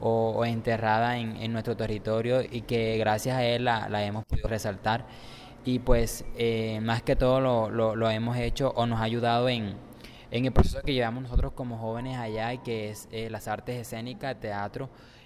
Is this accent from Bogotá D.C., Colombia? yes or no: no; Los Palmitos, Sucre, Colombia; vengo del municipio de Los Palmitos, de la zona rural de la vereda San Jaime.